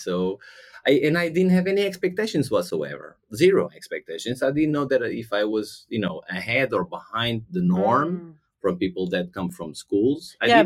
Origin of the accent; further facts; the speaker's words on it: Portugal; English is a second language; now in London, United Kingdom; Portugal.